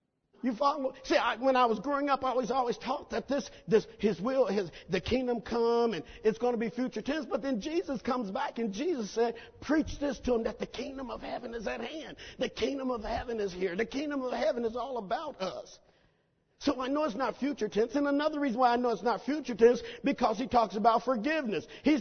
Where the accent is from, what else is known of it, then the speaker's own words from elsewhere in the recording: Oklahoma, United States; I'm a bit country. Okay, I'm from Oklahoma, and we tend to do country stuff and talk country